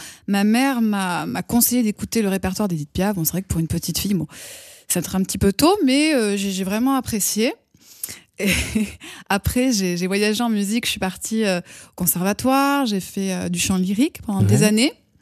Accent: Montauban, Occitanie, France; born there; Oui, je suis née à Montauban.

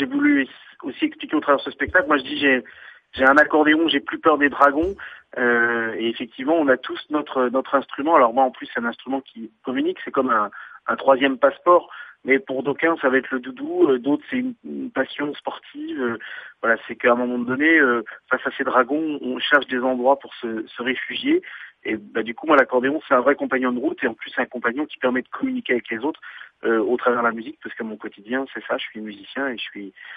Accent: Pays de la Loire, France; moi j'ai grandi en Vendée, en plus dans une famille où la tradition populaire est très forte, et où on allait avec mon père, ethnologue, enregistrer les papiers et les mamies du secteur.

